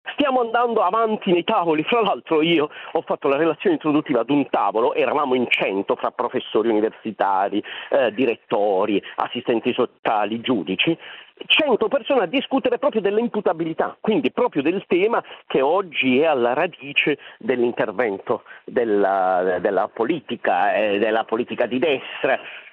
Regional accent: Bari, Apulia, Italy; born or raised there

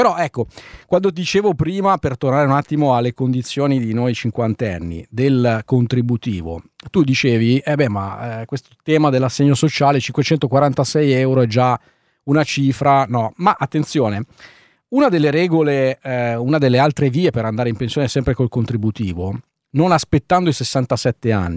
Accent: Sesto San Giovanni, Lombardy, Italy; io sono di Sesto San Giovanni, no? Le fabbriche insistevano, la Breda, la Falck

